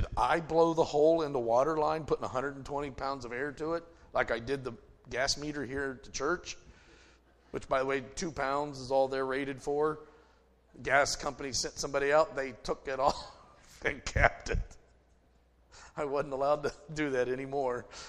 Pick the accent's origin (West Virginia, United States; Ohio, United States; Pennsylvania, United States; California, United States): West Virginia, United States; bless God, I'm from West Virginia, and I understand hillbilly.